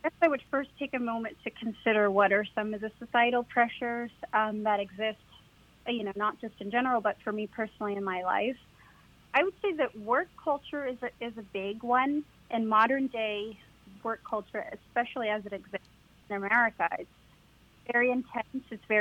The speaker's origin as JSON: {"language": "English", "country": "United States", "tie": "born or raised there", "said": "because I am American, born and raised, born to American parents who are also American, born and raised."}